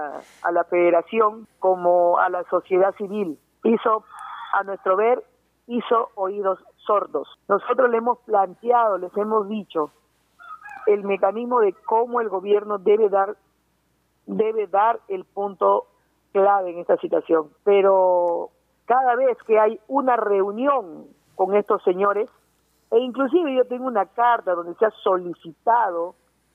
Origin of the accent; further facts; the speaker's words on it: Puerto América, Loreto, Peru; yo soy nativa de Puerto América, soy loretana de corazón y de pura cepa